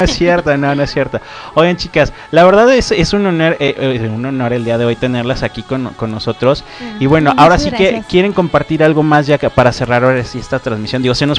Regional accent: Arandas, Jalisco, Mexico; Yo las escucho y hago un flashback de donde yo vengo, que son los Altos de Jalisco.

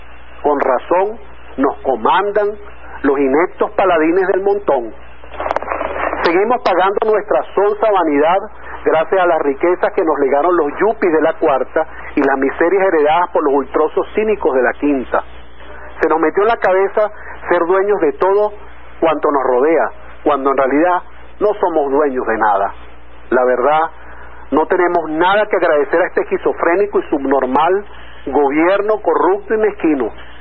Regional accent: Venezuela; Ahí van a emerger los valientes y las individualidades y el colectivo de nosotros como venezolanos.

